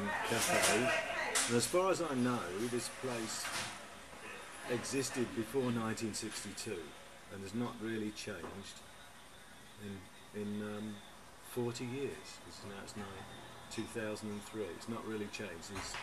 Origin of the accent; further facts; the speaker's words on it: Leicester, East Midlands, United Kingdom; born there; I was born in Leicester. It would take, 15 minutes to walk to where I live from here.